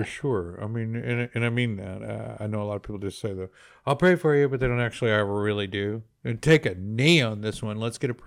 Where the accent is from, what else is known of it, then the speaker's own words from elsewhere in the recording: Texas, United States; Yeah, because we're born in the 90s. We're Texan.